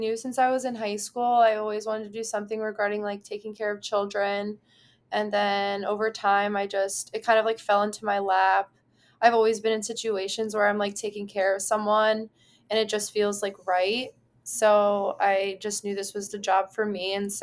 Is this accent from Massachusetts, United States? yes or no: yes; Lawrence, Massachusetts, United States; now in Philadelphia, United States; Okay, so I am 23 years old. I'm from Lawrence, where my aunt Kathy's from and my mom's from. I moved to Philadelphia, where I work.